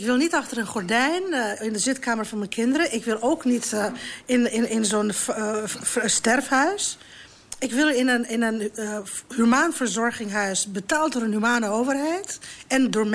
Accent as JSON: {"language": "Dutch", "country": "Romania", "said": "Ik kom uit Roemenië, waar eigenlijk... dat was een communistische verzorgingsstaat."}